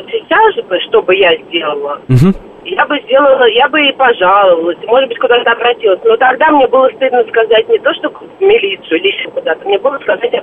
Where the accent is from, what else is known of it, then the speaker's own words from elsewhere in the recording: Moscow, Russia; born there; я родилась на Красной Пресне.